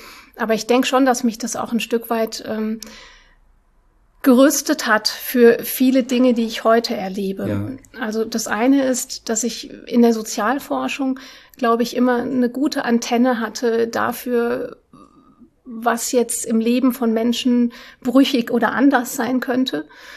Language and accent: German; Germany; also born or lived in Russia; Ja, ich habe einen Migrationshintergrund, also ich bin in Russland geboren und bin auch danach mit meinen Eltern oft umgezogen innerhalb von Deutschland.